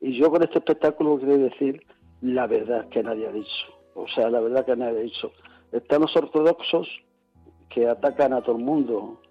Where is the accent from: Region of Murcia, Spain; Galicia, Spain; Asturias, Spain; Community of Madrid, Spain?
Community of Madrid, Spain; Madrid; yo aquí en la Latina, en el Reina Victoria, en mi tierra, como yo digo